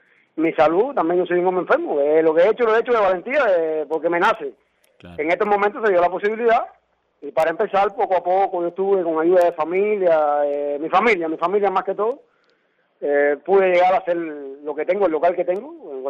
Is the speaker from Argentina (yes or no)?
no; Cuba; y más yo que soy cubano.